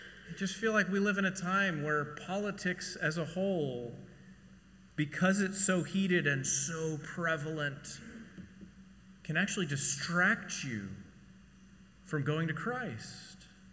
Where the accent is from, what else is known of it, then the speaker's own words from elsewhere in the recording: Texas, United States; I'm from Texas, don't you know? I would take my, because, again, being from Texas, summer camp in North Texas